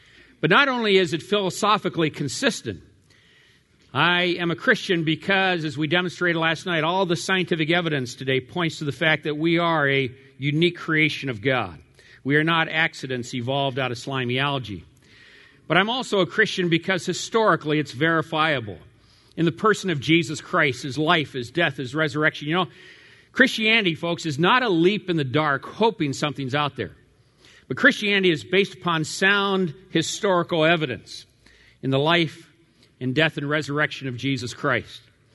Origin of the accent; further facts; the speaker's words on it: California, United States; I grew up here in California. My dad was a pastor in California for 55 years, 20 years in Long Beach, California, and then 20 years in Walnut Creek and Concord, and then 18 years in Napa, California.